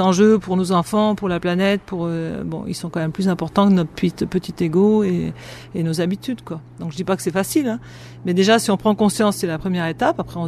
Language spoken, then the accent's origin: French; the Alps, France; dans mon pays, moi, je viens des Alpes